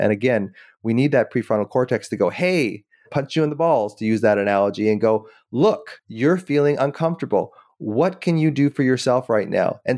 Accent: Canada; I mean, I'm Canadian, eh? So it's like, we don't see it as much here

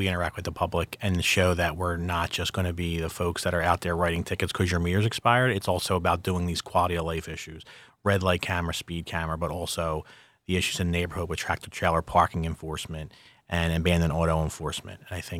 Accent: Philadelphia, Pennsylvania, United States; I'm from Philadelphia, so I've traveled it a lot.

